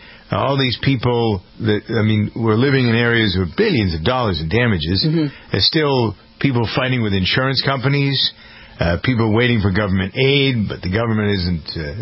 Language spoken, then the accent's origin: English; Framingham, Massachusetts, United States; Everybody's got to be from someplace. I'm from Framingham.